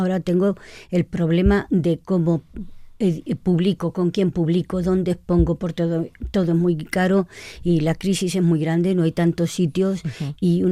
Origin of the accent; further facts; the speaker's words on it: Castilla-La Mancha, Spain; aunque soy del centro de España, soy manchega, pues me siento que formo parte de una cultura mediterránea.